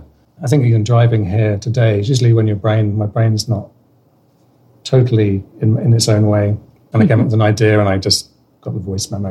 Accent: England, United Kingdom; accent: English; my mother's Northern Irish Protestant, father Southern Irish Catholic. So there's this kind of, and then I grew up in England, so I ended up with an English accent.

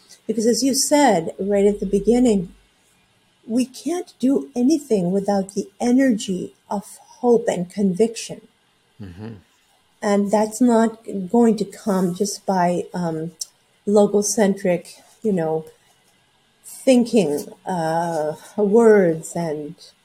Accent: Quebec, Canada; I grew up in Canada, in French Canada, and that space, the wilderness there, was sacred to me.

